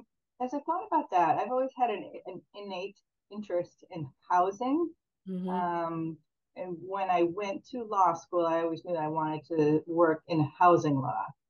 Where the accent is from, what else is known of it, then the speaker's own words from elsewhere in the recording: Chicago, Illinois, United States; I mean, I grew up in the South Side of Chicago.